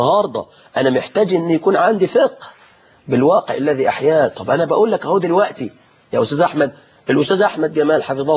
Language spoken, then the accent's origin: Arabic; Mansoura, Dakahlia, Egypt; يعني عندنا في المنصورة حاجة اسمها جولات يومية